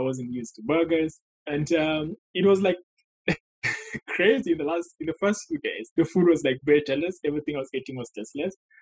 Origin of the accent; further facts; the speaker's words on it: Ethiopia; So I was born and raised in Ethiopia.